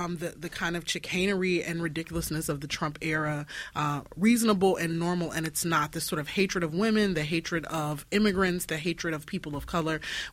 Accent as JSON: {"language": "English", "region": "Louisiana", "country": "United States", "said": "I'm from Louisiana, so it's not just that we taught in the South, but we're all from the South as well, in some form or fashion."}